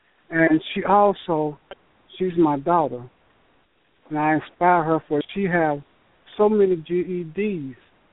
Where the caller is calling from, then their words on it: Atlanta, Georgia, United States; I am calling from Atlanta, Georgia.